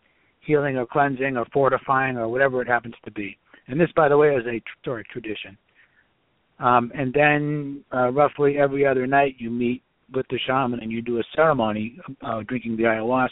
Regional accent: Boston, Massachusetts, United States; And I grew up in Boston, in Dorchester, the same neighborhood as Mocky Mock.

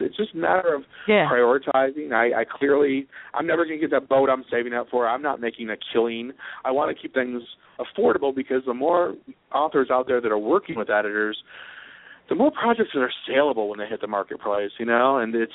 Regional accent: Grand Blanc, Michigan, United States; also born or lived in Flint; No, I grew up in Flint, Michigan. Well, actually Grand Blanc, Michigan, right outside of Flint. But I was born in Flint, Michigan.

